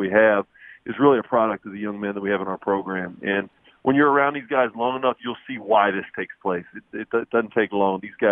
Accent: Kentucky, United States; I'm from Northern Kentucky.

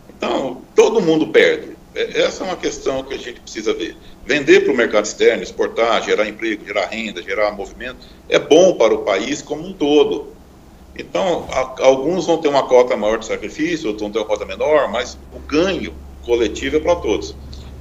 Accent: Brazil; E a questão também que a gente sabe, nós somos brasileiros, sabemos, será que isso vai ser realmente feito de acordo?

